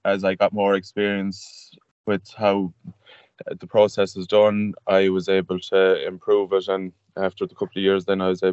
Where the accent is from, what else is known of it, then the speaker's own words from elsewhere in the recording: Ballindine, Connacht, Ireland; So I'm 27. I grew up in Ballinadine.